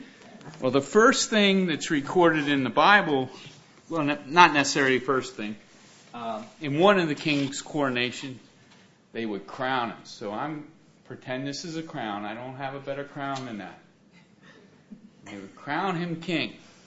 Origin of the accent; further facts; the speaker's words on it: United States; Being American, I myself really don't have a good concept of a king